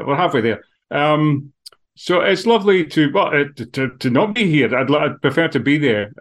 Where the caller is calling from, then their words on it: Edinburgh, Scotland, United Kingdom; But I'm waving from Edinburgh here. I'm sitting in the wee office at the back of the house in Edinburgh just now.